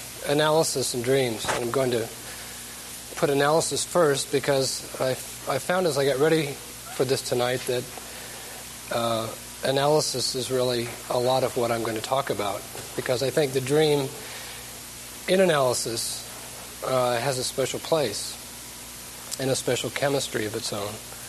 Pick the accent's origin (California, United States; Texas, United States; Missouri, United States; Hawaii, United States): Missouri, United States; For me, growing up in Missouri and spending time in Kansas, I can appreciate what a prairie is